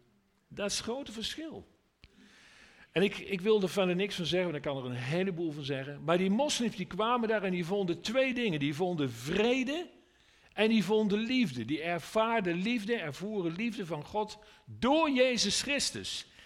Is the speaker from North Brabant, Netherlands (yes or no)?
yes; Veldhoven, North Brabant, Netherlands; also born or lived in Geldrop; ik kom uit Veldhoven, ben geboren in Gelderop.